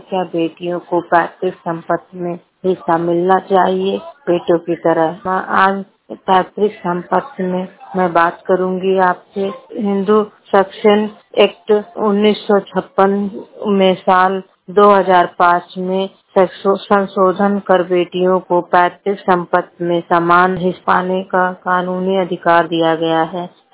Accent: Uttar Pradesh, India; मेरे जिले का नाम संत कबीर नगर है।

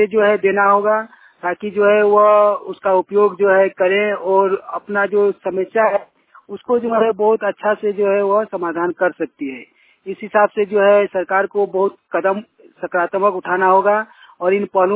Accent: Kasmar, Jharkhand, India; ग्राम कस्मा चट्टी, पंचायत कस्मार, जिला बोकारो, राज्य झारखंड का निवासी हूँ।

